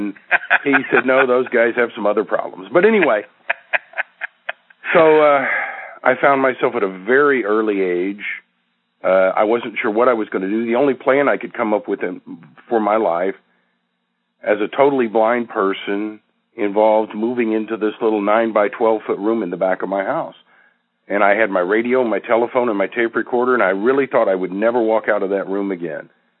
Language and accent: English; Oklahoma, United States; Well, I grew up here in Oklahoma